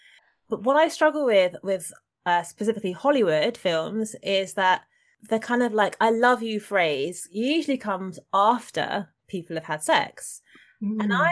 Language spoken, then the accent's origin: English; Nigeria; because I'm Nigerian and all my Nigerian friends are obsessed with Korean drama at the moment